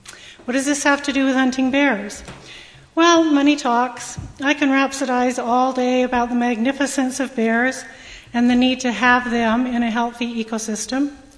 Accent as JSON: {"language": "English", "region": "Utah", "country": "United States", "said": "when coworkers and clients learn I'm from Utah, they all comment on the beauty of our state"}